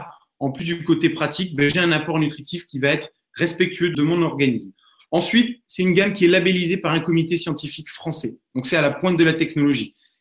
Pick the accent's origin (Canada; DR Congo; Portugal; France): France; Bordeaux, Nouvelle-Aquitaine; Je suis bordelais, donc je vais mettre en avant les spécialités de ma région.